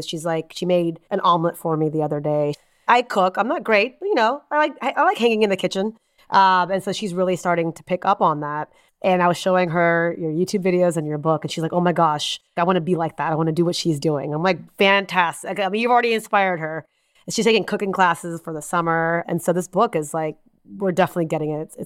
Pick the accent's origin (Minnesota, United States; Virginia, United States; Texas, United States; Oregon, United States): Texas, United States; Houston; also born or lived in Austin; now in Dallas, United States; I went to UT Austin. I was just there for South by Southwest. And I grew up in Houston, went to UT Austin. And we actually just moved back to Texas about a year ago. And so we're in Dallas now.